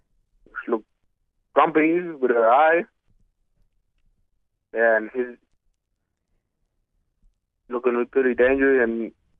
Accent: Joy Spring, Western Australia, Australia; I'm a Gooniandi ranger. And I'm from Joy Spring, they call it 8 Mile.

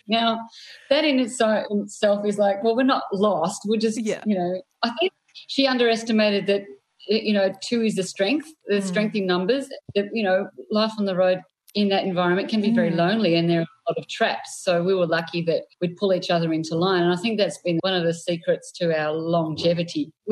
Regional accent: Australia; And the reason why is because we're Tongan Australian.

